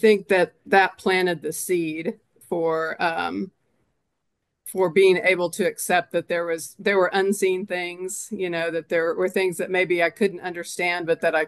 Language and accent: English; Tulsa, Oklahoma, United States; I'm the youngest of three kids. I was raised here in Tulsa to an engineer and a housewife who worked.